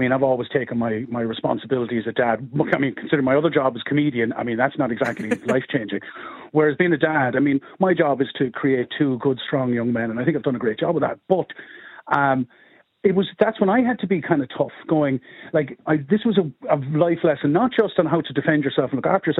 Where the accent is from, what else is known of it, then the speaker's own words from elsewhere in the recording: Limerick, County Limerick, Ireland; now in Rush, Ireland; I grew up in Moyross in Limerick, and thankfully I now live in Rush, North County Dublin, which is a beautiful, lovely, safe little village.